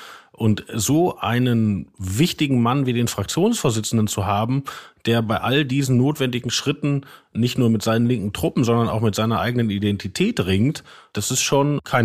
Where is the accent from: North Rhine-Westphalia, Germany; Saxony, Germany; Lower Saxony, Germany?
North Rhine-Westphalia, Germany; ich bin auch aus dem Ruhrgebiet.